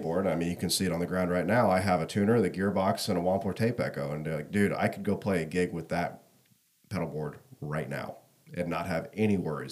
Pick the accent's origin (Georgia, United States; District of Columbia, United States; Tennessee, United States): Tennessee, United States; told him I was out of town, told him I was from Tennessee